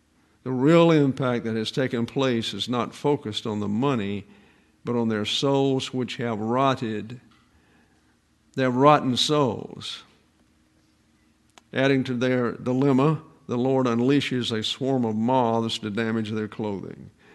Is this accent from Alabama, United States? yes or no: yes; Alabama, United States; Now, I grew up in South Alabama, and one of the major crops back in that day was cotton.